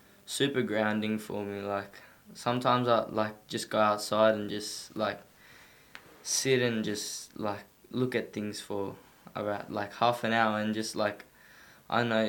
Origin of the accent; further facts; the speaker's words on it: Darwin, Northern Territory, Australia; now in Mudura, Australia; I'm a proud Wonkamara and Kamilaroi boy. I was born in Darwin, and I lived there for about 11 years, and I moved to Mudura 4 years ago to be closer to country, and most of my mob's down here